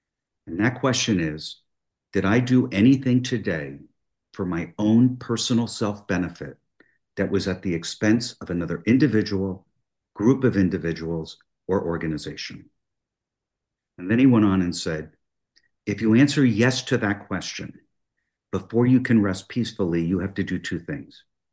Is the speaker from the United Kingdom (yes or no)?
no; New Jersey, United States; I ran for local city government in the small town I grew up in New Jersey.